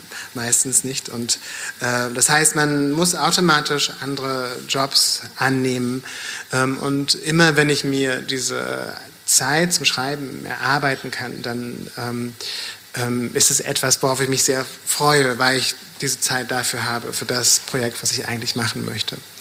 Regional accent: Mecklenburg-Vorpommern, Germany; meine Kindheit in Mecklenburg-Vorpommern gibt, und die von sehr viel Homophobie und Gewalt geprägt war

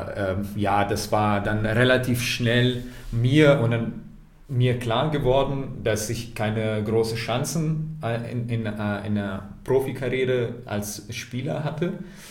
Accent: Varese, Lombardy, Italy; Also ich bin groß geworden in also meine Kindheit habe ich in Varese erlebt, also gelebt. Und Varese ist eine Basketballstadt.

